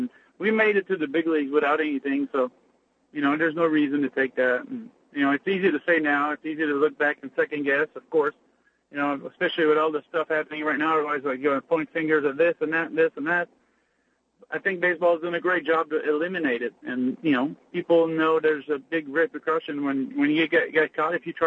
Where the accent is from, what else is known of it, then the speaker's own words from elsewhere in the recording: Canada; English is a second language; And, you know, I say French-Canadian. Sounds horrible. And now I'm doing an English interview.